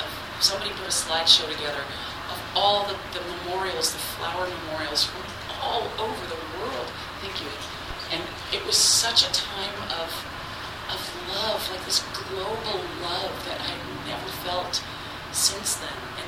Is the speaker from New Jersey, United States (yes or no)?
yes; New Jersey, United States; I grew up in New Jersey, and on a clear day, you could see them building towers.